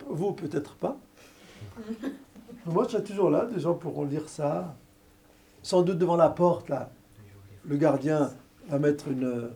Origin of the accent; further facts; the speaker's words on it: Lyon, Auvergne-Rhône-Alpes, France; dans mon enfance à Lyon, où je naquis